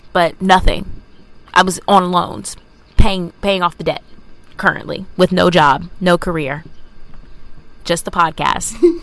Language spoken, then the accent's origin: English; the South, United States; now in New York, United States; I'm from the South, and I have, like, dreamed of moving to New York